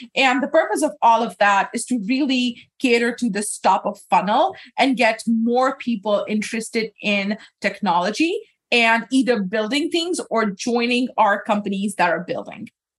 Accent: Pakistan; so growing up in Pakistan, there's a huge services gap, right?

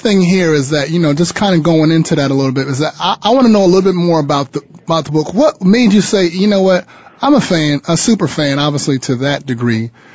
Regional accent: New York, United States; I'm a New Yorker, and he's a Boston, Massachusetts fan.

